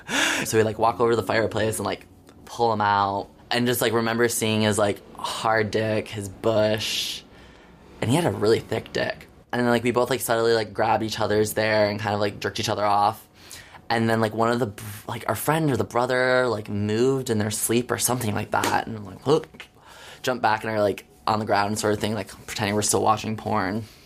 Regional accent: Jackson, Michigan, United States; I am from Jackson, Michigan, about 70 miles west of Detroit.

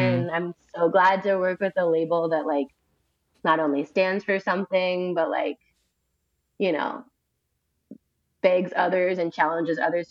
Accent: Philadelphia, Pennsylvania, United States; the distance from what I grew up with in Philly.

